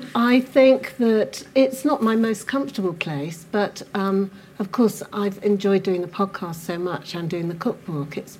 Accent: Manchester, North West England, United Kingdom; So I was brought up in Manchester in a Jewish family.

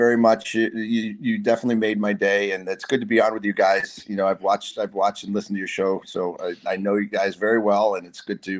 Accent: Massachusetts, United States; we're starting Massachusetts, my home state.

